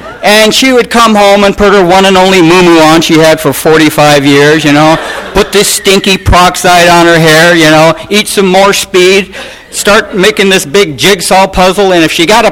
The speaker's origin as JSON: {"language": "English", "town": "Pontiac", "region": "Michigan", "country": "United States", "tie": "born there"}